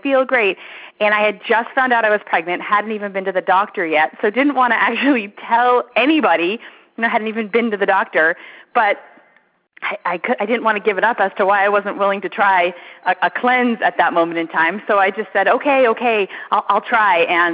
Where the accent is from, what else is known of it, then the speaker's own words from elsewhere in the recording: East Coast, United States; now in Arizona, United States; I live in Arizona. Absolutely love it. I grew up in the East Coast, and I realized at a young age that I was allergic to cold weather, so I ran away.